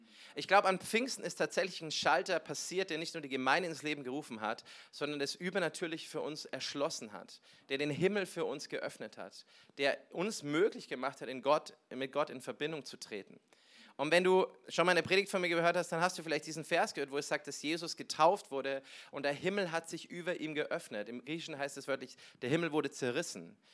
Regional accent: Neumarkt, Bavaria, Germany; Wie gesagt, ich komme aus Neumarkt, war viele Jahre weg und bin jetzt wieder dankbar, da zu sein

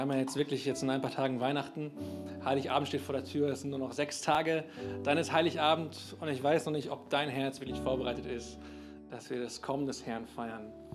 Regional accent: North Rhine-Westphalia, Germany; ich bin in einer anderen Gemeinde aufgewachsen, ich komme aus dem Ruhrgebiet, war aber im gleichen Bund wie die Gemeinde, Ecclesia

